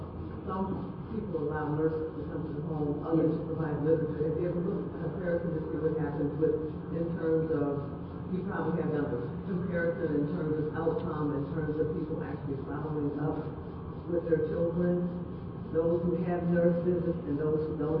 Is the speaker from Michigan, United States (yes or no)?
yes; Michigan, United States; In terms of Michigan, I'm from Michigan